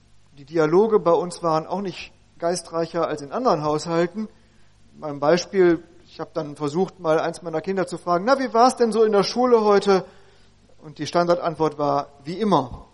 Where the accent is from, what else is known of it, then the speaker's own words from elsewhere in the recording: Bielefeld, North Rhine-Westphalia, Germany; Ich komme aus der Pudding-Hauptstadt der Welt. Oetker City. Bielefeld gibt's wirklich.